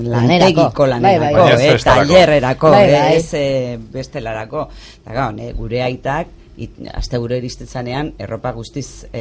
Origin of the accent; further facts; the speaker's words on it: Basque Country, Spain; ni Gipuzkoarra naiz eta Lekeition baduela 10 bat urte edo hasi naiz udara pasatzen